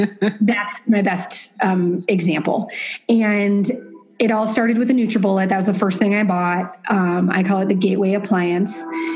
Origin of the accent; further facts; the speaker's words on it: Nebraska, United States; I'm from Nebraska. Hamburgers are my favorite meal.